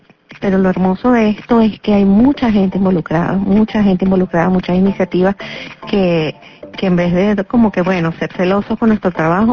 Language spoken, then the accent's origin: Spanish; Venezuela; para nosotros como venezolanos